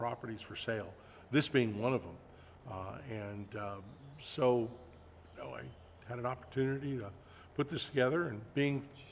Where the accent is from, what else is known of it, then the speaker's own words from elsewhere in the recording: San Mateo, California, United States; The reality is I grew up in San Mateo, about two